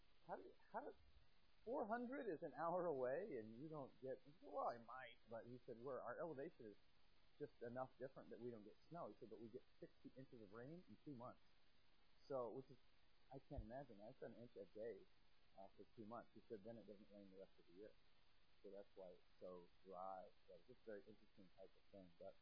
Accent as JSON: {"language": "English", "region": "Midwest", "country": "United States", "tie": "born or raised there", "said": "But I grew up in the Midwest, but the Northeast is different to me. The history that we have here, I don't think we've had history in the Midwest."}